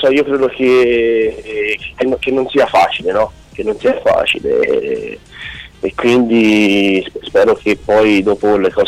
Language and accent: Italian; Pisa, Tuscany, Italy; l'ho seguita molto da vicino essendo pisano e abitando qui a Pisa